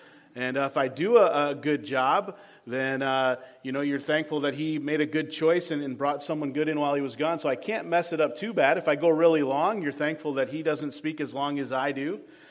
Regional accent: Farwell, Michigan, United States; also born or lived in Midland; I grew up in northern Michigan, and I know you think you're in northern Michigan already, but I grew up in the Farwell-Clair area. So that's where my growing up days were spent.

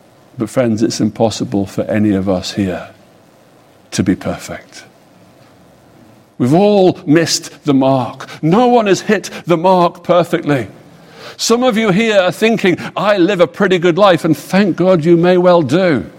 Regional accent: England, United Kingdom; as you all know from my accent, I don't come from these parts. I come from the United States of Kingdom of England, or whatever we call ourselves these days, Great Britain.

